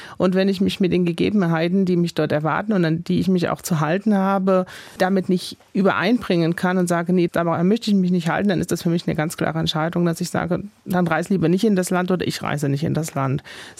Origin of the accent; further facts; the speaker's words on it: East Germany, Germany; Ich bin selber Ostdeutsche, ich kenne in Sachsen, in Thüringen, überall im Osten nur ganz viele tolle, nette Menschen